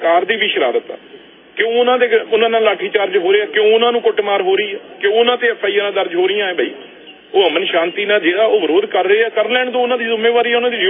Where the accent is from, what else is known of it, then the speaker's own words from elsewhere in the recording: Punjab, India; ਉਹ ਸਾਡੀ ਪੰਜਾਬ ਦੇ ਨੇ, ਅਸੀਂ ਵੀ ਪੰਜਾਬ ਦੇ ਆ।